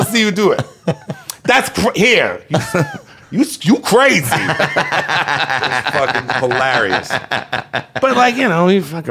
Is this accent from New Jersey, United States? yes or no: yes; Plainfield, New Jersey, United States; I was in Plainfield, New Jersey, my hometown.